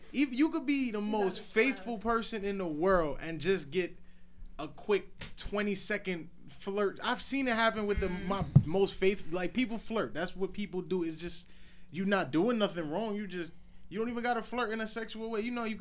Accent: Trinidad & Tobago; because I'm Trinidadian. I'm Trinidadian.

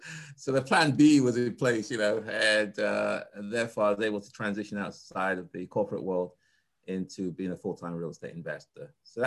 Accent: England, United Kingdom; also born or lived in Ghana; now in United States; I was born in Ghana, and then when we were 5 years old, I moved to England. So I lived in England until I came to the US October the 17th, 1985

